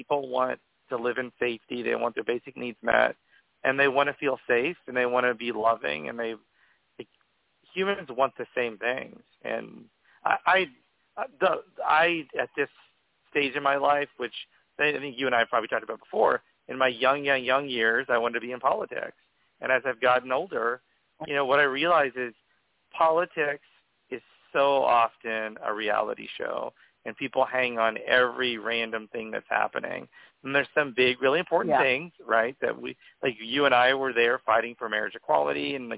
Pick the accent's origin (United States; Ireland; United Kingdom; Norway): United States; Oklahoma; for me, I could not be happier that I grew up in Oklahoma. Like, Oklahoma is such a super conservative state.